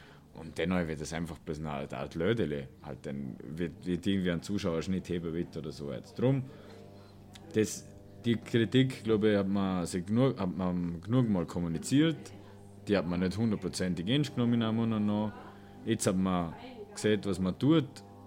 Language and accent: German; Vorarlberg, Austria; wenn ich natürlich aus Österreich als Vorarlberger bin